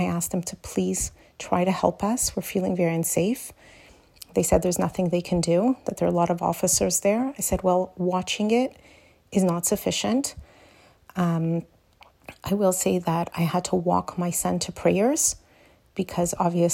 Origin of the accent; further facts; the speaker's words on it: Canada; I will tell you that I'm a Canadian, and I have never, ever felt so unsafe in my life.